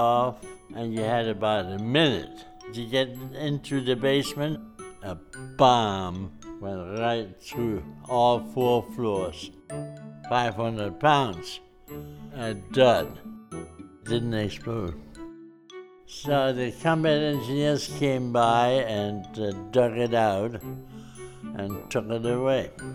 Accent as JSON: {"language": "English", "country": "Germany", "said": "I'm 92. I'm from Germany. I was 14 years old when the war started"}